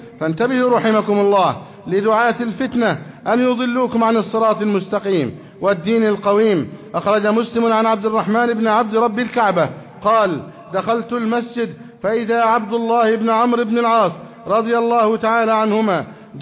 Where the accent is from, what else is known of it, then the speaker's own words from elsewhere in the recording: Egypt; بلدنا مصر